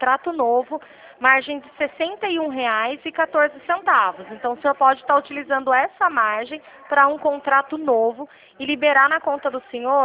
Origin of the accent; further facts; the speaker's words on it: Santa Bárbara d'Oeste, São Paulo, Brazil; De Santa Bárbara do Oeste.